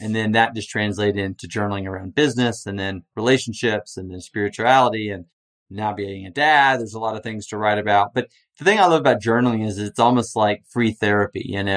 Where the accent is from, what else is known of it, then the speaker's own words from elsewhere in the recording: Texas, United States; I grew up in Texas hunting myself.